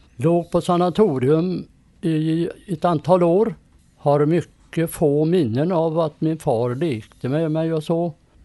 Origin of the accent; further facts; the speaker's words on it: Dals Rostock, Västra Götaland County, Sweden; also born or lived in Mellerud; now in Partille, Sweden; Jag är uppväxt i Dals Råstock i Dalsland. Ett litet samhälle uppväxt på Kroppefjäll. Men det är ändå inte min födelseort, för den är från Mellerud. Mina föräldrar var statare